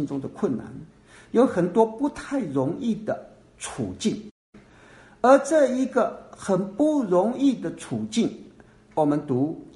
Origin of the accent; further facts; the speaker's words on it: Taiwan; 我说我不是，我从台湾来的。所以我对台湾的认识是我长大的地方，我对它是认识的。